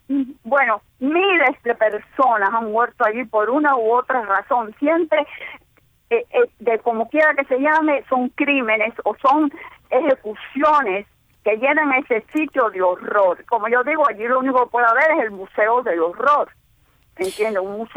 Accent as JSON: {"language": "Spanish", "country": "Cuba", "moved": "yes", "said": "Sabrá Dios quién es él, porque cuando yo salí de Cuba en el año 79, él no existía."}